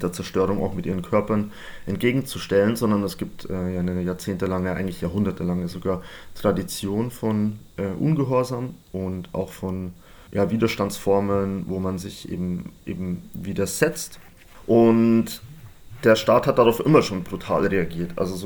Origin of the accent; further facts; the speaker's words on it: Bavaria, Germany; moved away as an adult; now in Vienna, Austria; Ich komme selbst ursprünglich aus Bayern. Ich lebe erst seit 2,5 Jahren hier in Wien.